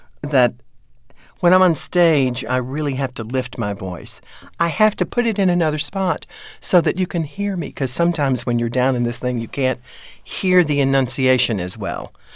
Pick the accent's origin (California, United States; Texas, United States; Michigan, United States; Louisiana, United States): Texas, United States; also born or lived in Louisville; I'm from Texas. I'm from East Texas. I'm from big land-owning people, big ranchers, big hunters, big athletes. They all talk like that.